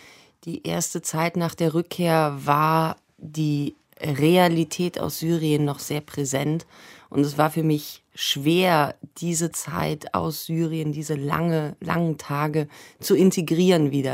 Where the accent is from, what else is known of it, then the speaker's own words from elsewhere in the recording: Bonn, North Rhine-Westphalia, Germany; Wir sind zusammen aufgewachsen in Bonn.